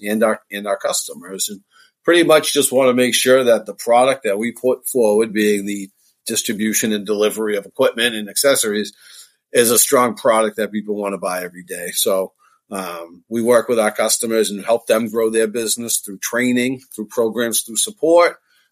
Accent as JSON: {"language": "English", "town": "Boston", "region": "Massachusetts", "country": "United States", "tie": "born or raised there", "said": "So grew up in Boston, still live in Boston."}